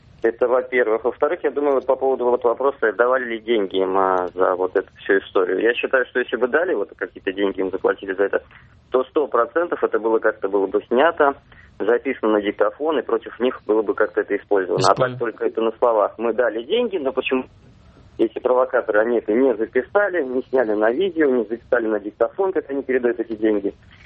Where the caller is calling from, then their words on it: Saint Petersburg, Russia; Санкт-Петербург.